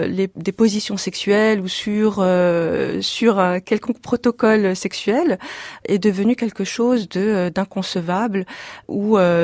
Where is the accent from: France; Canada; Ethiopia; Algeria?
France; nous sommes français